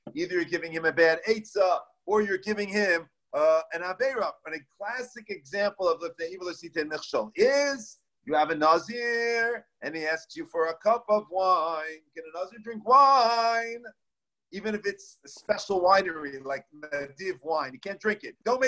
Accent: United States; also born or lived in Israel; Everybody asks me where I'm from, I say Eretz Yisrael. They ask me where I grew up, I say I grew up in America.

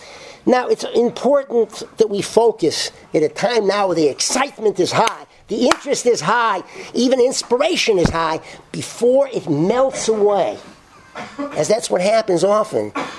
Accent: Connecticut, United States; born there; I was born in Connecticut

